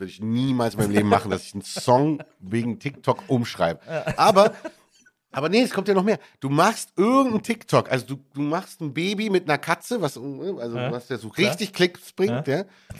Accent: Berlin, Germany; Ich bin Berliner, da kenne ich mich wirklich aus und da kann mir auch keiner was vormachen.

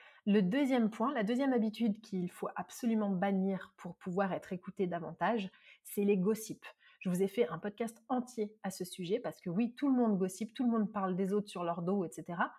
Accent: Marseille, Provence-Alpes-Côte d'Azur, France; je suis une vraie Marseillaise et j'exagère tout

